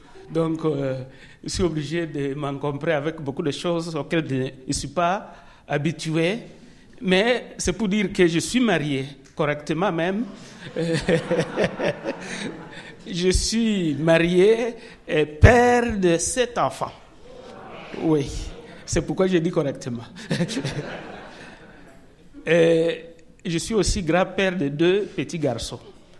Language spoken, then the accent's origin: French; DR Congo; Je viens du Congo et je suis pasteur